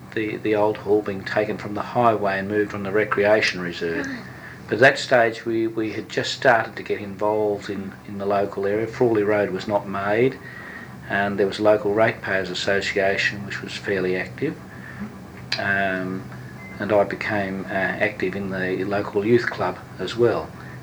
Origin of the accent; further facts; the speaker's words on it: Dandenong, Victoria, Australia; also born or lived in Ormond / Listerfield; I was born in Ormond, and my father, as an engineer, started a job in Dandenong when I was, I think, 8, and we shipped it out to Dandenong. So I was with the Dandenong West Primary School and grew up in the Dandenong area.